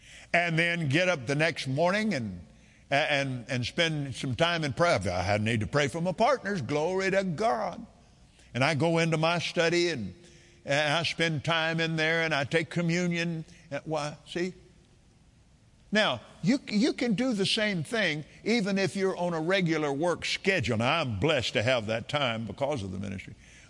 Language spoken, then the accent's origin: English; Lubbock, Texas, United States; born there; And I was born in Lubbock. We didn't live there very long, but that's my birthplace.